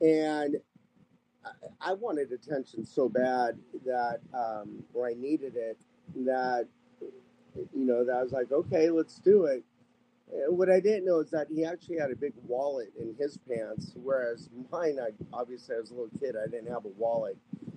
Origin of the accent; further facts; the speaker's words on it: Ohio, United States; also born or lived in Waco, Texas; And then my mother married some other guy, and so about 6 months, or maybe I was 2 years by then, went to Ohio.